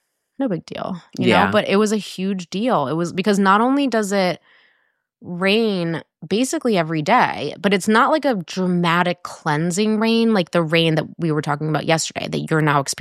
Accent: New Jersey, United States; moved away as an adult; also born or lived in Middletown, Connecticut / New York; now in Portland, United States; So I moved from Middletown, Connecticut, where I went to college. I'm from mm-hmm. New Jersey. And then I went to New York. And then I lived in New York for 5 years-ish, 5 and a half. And then I moved to Portland, Oregon

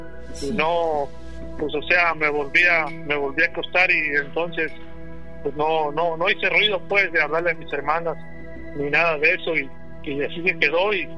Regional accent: Querétaro, Mexico; now in San Diego, United States; soy de Querétaro, pero ahorita estoy viviendo en San Diego, California.

